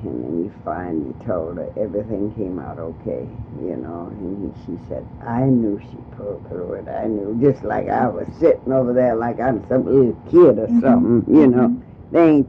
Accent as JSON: {"language": "English", "town": "Chicago", "region": "Illinois", "country": "United States", "tie": "born or raised there", "also_born_or_lived": "Little Rock, Arkansas", "said": "I was born in Little Rock, Arkansas, which Arkansas at that time was prejudiced state, you know. And I was raised in Chicago"}